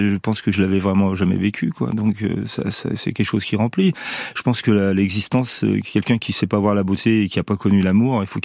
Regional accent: Grenoble, Auvergne-Rhône-Alpes, France; je suis montagnard, mais je suis de Grenoble

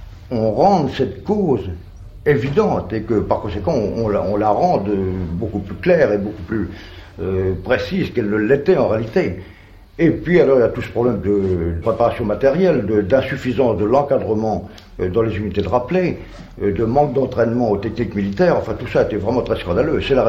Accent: Brittany, France; plus spécialement chez moi en Bretagne

